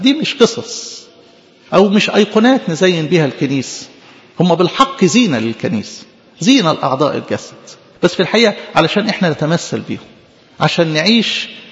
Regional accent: Egypt; عندنا في مصر البرية الشرقية والبرية الغربية، لكل برية وبراري كتير، يعني مصر معروفة بالبراري

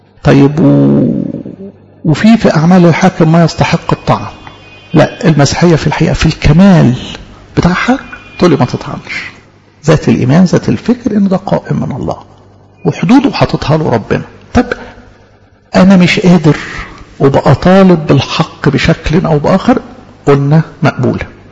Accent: Egypt; اظن احنا كمصريين بقى عندنا خبرة نعمل دراسات في الموضوع ده

